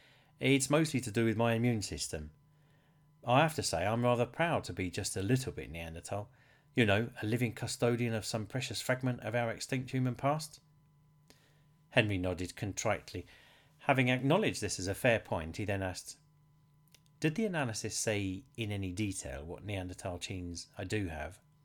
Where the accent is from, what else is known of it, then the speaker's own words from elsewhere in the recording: London, United Kingdom; my ethnic heritage is visibly African. Southeastern Sudanese, to give it a recent location, although I'm a Londoner born and bred.